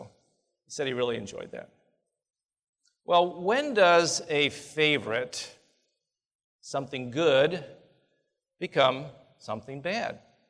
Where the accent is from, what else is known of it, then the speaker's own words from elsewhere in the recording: Ohio, United States; I grew up in Ohio, very close to Detroit